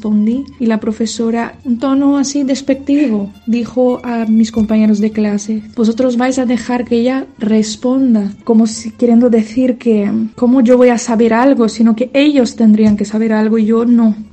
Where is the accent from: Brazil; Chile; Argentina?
Brazil; now in Salamanca, Spain; yo soy de Brasil, y yo me he encontrado con personas intolerantes en diferentes situaciones. Recuerdo que cuando llegué de Brasil a la Universidad de Salamanca, que es donde estoy estudiando el doctorado hoy